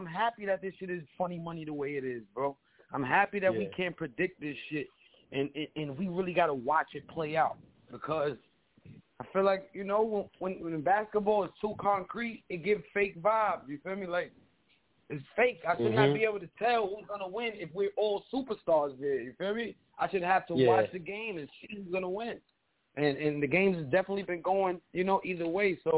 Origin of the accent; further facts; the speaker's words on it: New York, United States; You know, Knicks. I'm from New York, so.